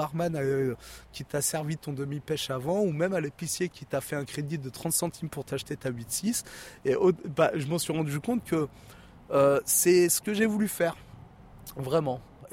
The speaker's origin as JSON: {"language": "French", "region": "Île-de-France", "country": "France", "also_born_or_lived": "Grenoble", "said": "je suis originaire de Grenoble. Enfin, du moins originaire, c'est un petit mensonge parce qu'à la base, j'étais de la région parisienne avec mes parents qui sont allés travailler à Paris."}